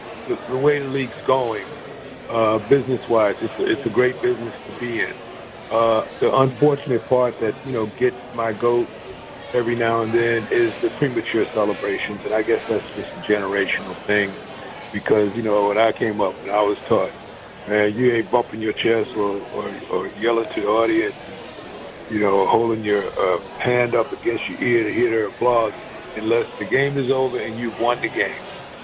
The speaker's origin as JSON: {"language": "English", "region": "New York", "country": "United States", "tie": "born or raised there", "said": "So, you know, growing up in Long Island, I mean, you know, there were a couple racetracks in the vicinity."}